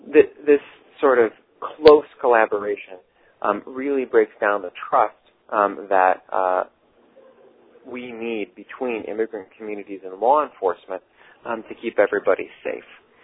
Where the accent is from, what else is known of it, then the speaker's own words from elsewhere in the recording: Michigan, United States; my home state of Michigan